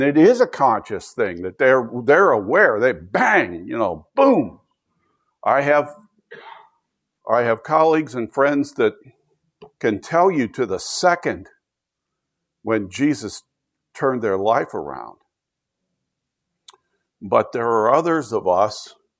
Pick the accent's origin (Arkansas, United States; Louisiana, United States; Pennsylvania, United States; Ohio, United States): Pennsylvania, United States; Altoona; born there; So, for example, I was raised a Baptist. I was born in Altoona, Pennsylvania when I was 7 days old.